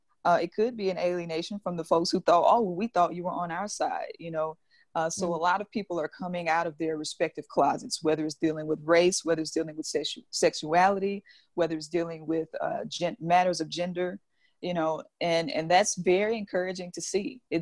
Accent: Jackson, Mississippi, United States; So my story is, I grew up in Jackson, Mississippi, where I was called the N-word in the fourth grade

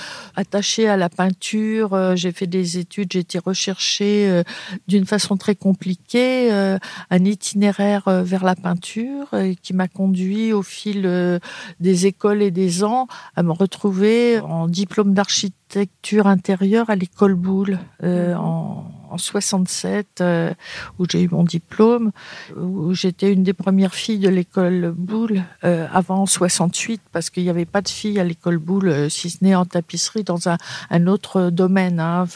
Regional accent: La Défense, Île-de-France, France; born there; je suis née à la Défense sous les bombardements. Donc, ça donne un peu mon âge aussi, en 43

